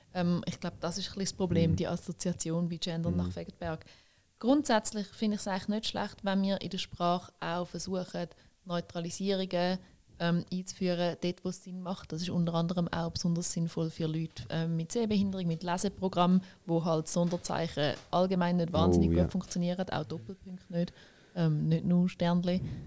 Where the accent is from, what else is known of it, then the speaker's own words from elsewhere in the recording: Zurich, Switzerland; Oder ich als Zürcherin finde es zum Beispiel sehr herzig, wenn meine Berner Freundinnen von Migro in sächlich reden.